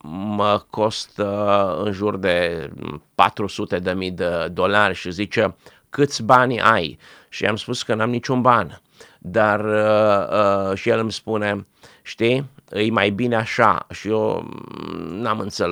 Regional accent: Romania; noi ca și români

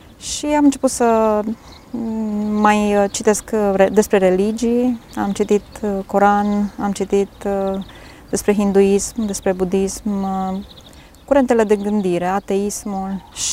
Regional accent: Turda, Cluj County, Romania; now in Alba Iulia, Romania; Am venit în Alba Iulia, eu sunt din Turda.

